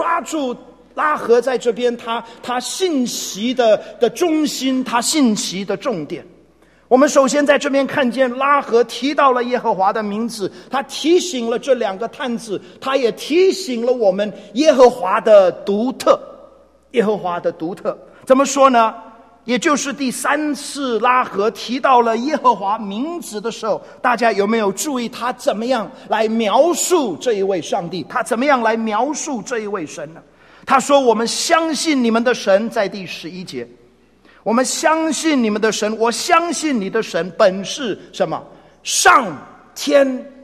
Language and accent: Chinese; Taiwan; 我想只要从台湾来的人，这就一点对我们而言不陌生，对不对？